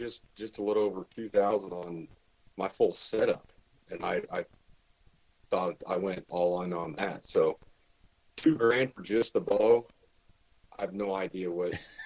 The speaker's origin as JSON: {"language": "English", "region": "Kansas", "country": "United States", "said": "Kansas. Central Kansas."}